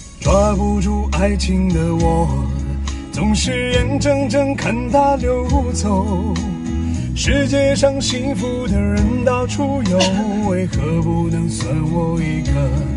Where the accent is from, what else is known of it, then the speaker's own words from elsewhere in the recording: northern China, China; now in Chengdu, China; 我是北方人。